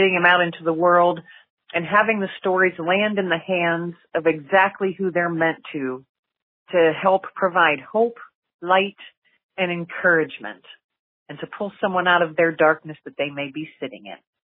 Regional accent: Pennsylvania, United States; I'm from Pennsylvania.

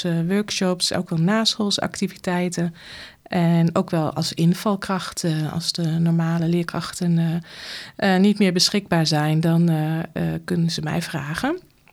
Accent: Friesland, Netherlands; Ik ben opgegroeid in Tarlo. Daar ben ik geboren. Op de boerderij grootgebracht. Ik ben uiteindelijk in Leeuwarden naar school gegaan.

